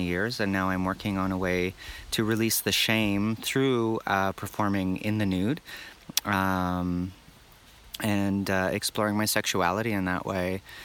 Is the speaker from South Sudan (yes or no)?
no; Lethbridge, Alberta, Canada; I come from Lethbridge, Alberta.